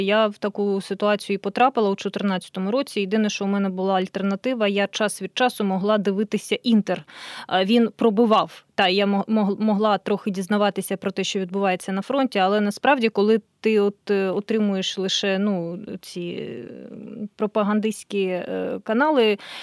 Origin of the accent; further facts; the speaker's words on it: Luhansk, Luhansk Oblast, Ukraine; я сама з Луганська, ну, мені не можна, не варто пояснювати, що там відбувалося у 2014 році, я все це бачила.